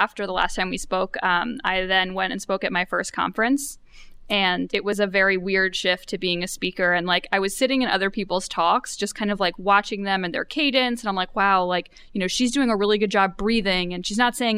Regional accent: New York, United States; so the conference is in New York and I'm from New York.

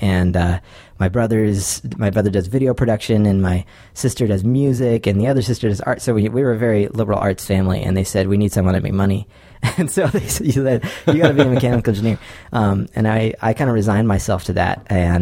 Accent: Provo, Utah, United States; So I was born in Provo and raised there. I've lived there my whole life, except for a few years that I spent elsewhere.

